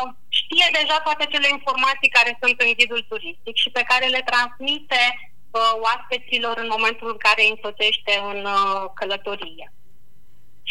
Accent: Suceava, Suceava County, Romania; also born or lived in Iași; eu, pentru că sunt din Iași și am copilărit în Suceava

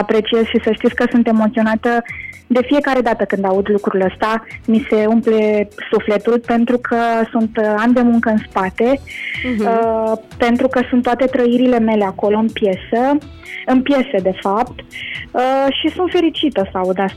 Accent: Mangalia, Constanța County, Romania; Eu sunt și din Mangalia, dar sunt de la mare.

